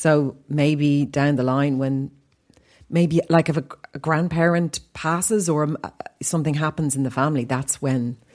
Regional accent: Ireland; We as Irish people, you know, what goes on in a wedding, as you know, of Down and Leash, stays at the wedding.

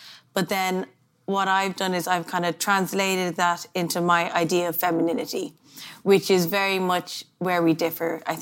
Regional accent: Dublin, Leinster, Ireland; I was born in Dublin

